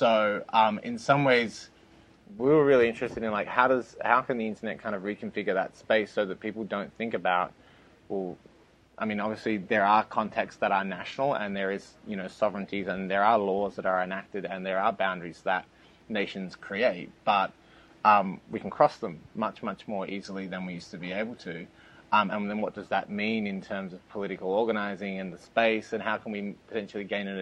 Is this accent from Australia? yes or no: yes; Australia; I'm speaking as the Australian on the team